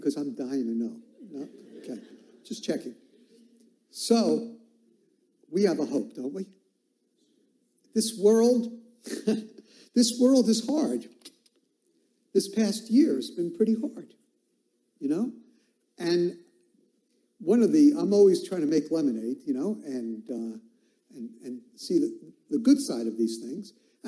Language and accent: English; Brooklyn, New York, United States; I hear, I'm from Brooklyn, take it with a grain of salt.